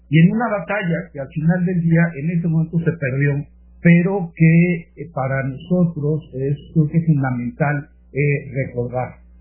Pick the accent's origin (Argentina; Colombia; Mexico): Mexico; yo creo que debemos reconocer como sociedad mexicana los grandes avances